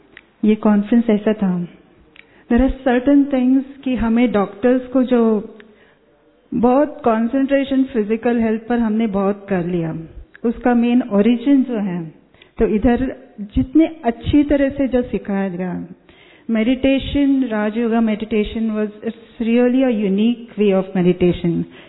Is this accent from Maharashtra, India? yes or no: yes; Maharashtra, India; मैं महाराष्ट्र से आई हूँ।